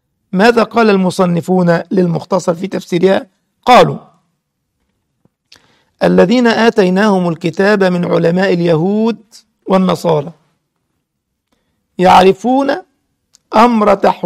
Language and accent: Arabic; Egypt; يقول لك الكذب ملوش رجلين، ده مثل عندنا في مصر